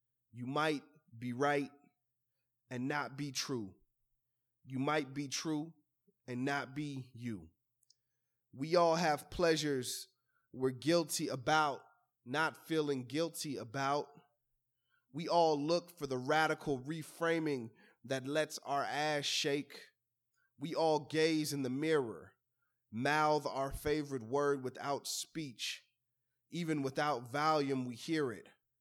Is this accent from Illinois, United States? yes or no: yes; Chicago, Illinois, United States; so I'm from Chicago, and in my neighborhood, the way that we would like make promises to each other